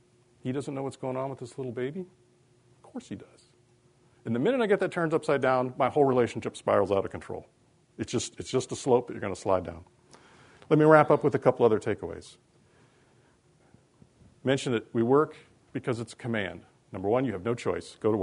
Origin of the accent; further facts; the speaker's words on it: Midwest, United States; I mean, I grew up in the Midwest. I was a roofer as a kid in high school.